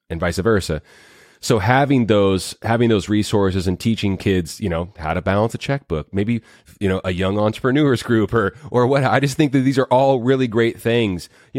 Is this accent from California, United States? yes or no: yes; California, United States; My parents had two different businesses, one when I grew up in the Bay and then one here